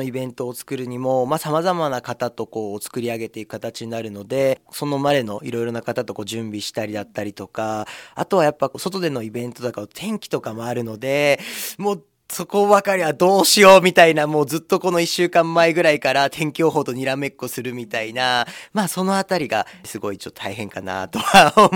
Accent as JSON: {"language": "Japanese", "town": "Sendai", "region": "Miyagi", "country": "Japan", "lives_now": "Fujisawa, Japan", "said": "実は僕は宮城県の仙台市が出身でして、で7年ほど前に藤沢の方に移住してきました。"}